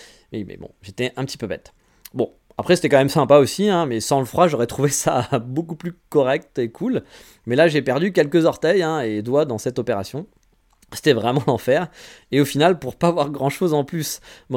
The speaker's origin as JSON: {"language": "French", "country": "France", "said": "je suis français"}